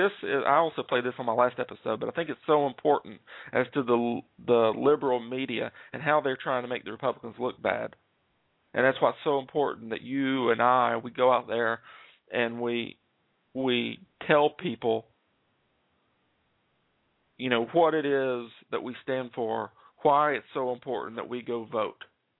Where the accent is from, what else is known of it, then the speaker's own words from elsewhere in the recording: the South, United States; now in Atlanta, United States; I live in Atlanta, Georgia. I'm from the South.